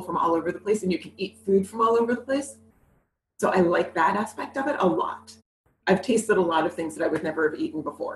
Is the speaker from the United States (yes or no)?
yes; New York City, New York, United States; So I'm a diner kid. I grew up in New York City, so I'm a diner kid.